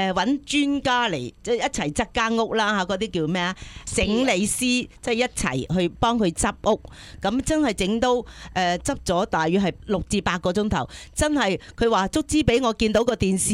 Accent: China; 咁我哋中國人啊嘛，中意飲茶

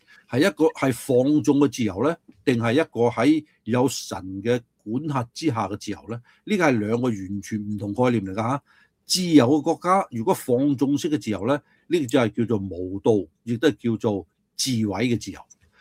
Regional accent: United States; 其實佢嘅政府係不斷咁限制緊老百姓，即係我哋美國人嘅權力㗎

